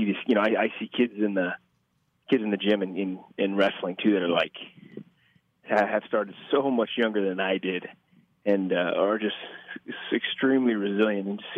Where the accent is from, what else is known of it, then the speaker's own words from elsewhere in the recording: Omaha, Nebraska, United States; You know, I'm from Omaha